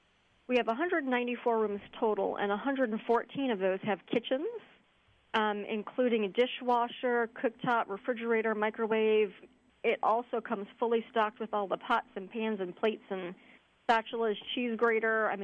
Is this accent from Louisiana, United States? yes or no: yes; New Orleans, Louisiana, United States; It is. I am born and raised in New Orleans.